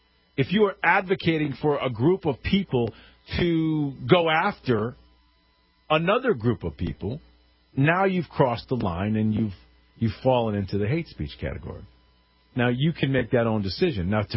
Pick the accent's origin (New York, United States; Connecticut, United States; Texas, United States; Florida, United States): Connecticut, United States; We just had it happen in my home state of Connecticut.